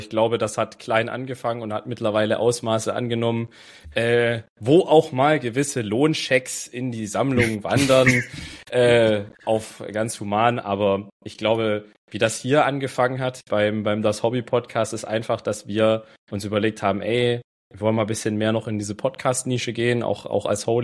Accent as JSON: {"language": "German", "country": "Germany", "accent": "German", "said": "Vielleicht ist es auch mein deutscher Akzent, kann auch sein."}